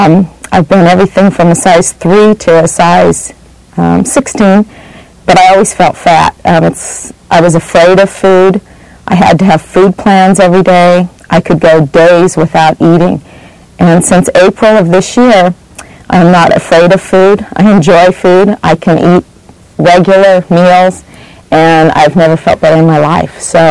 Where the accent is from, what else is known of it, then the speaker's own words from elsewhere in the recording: Elk Grove, California, United States; I'm from Elk Grove, California.